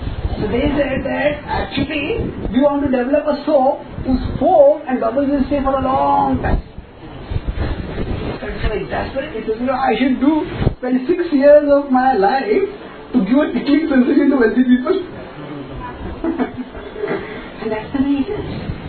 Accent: Tamil Nadu, India; I am from Tamil, so we have a Tamil organization, and I'll take care of all Tamil people.

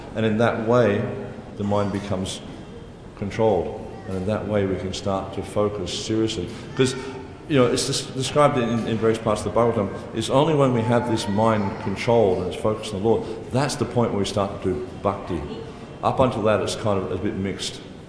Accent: Australia; accent: Australian; I hope everyone can understand my Australian accent.

